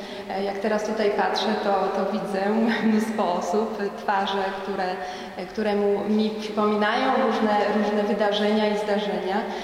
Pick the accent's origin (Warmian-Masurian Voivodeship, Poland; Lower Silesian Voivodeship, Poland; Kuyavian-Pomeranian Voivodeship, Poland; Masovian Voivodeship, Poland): Masovian Voivodeship, Poland; moved away as an adult; now in Warsaw, Poland; przyjechałam do Warszawy na studia. Pochodzę z małej wsi niedaleko Radomia. Przyjechałam na studia i już tutaj zostałam.